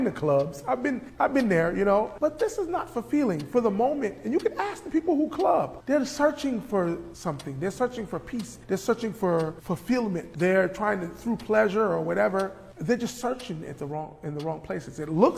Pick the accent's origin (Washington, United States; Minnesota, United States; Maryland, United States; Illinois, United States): Illinois, United States; Chicago; you know, I'm from Chicago. I was born in Chicago, on the west side of Chicago, in a pretty rough neighborhood, you know? A very rough neighborhood.